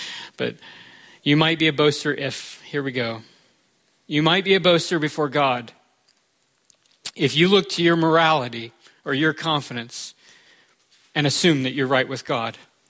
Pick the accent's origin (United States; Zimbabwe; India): United States; Deep South; I'm from the Deep South, though, so I have an excuse.